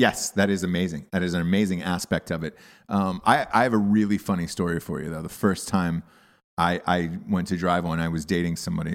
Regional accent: the South, United States; oh, I like trucks and I'm from the South.

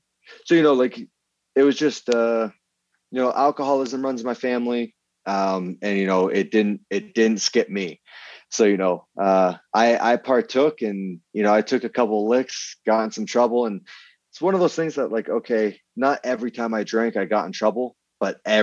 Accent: Vermont, United States; I grew up in Vermont, but it was just, you know, like kind of what we were exposed to.

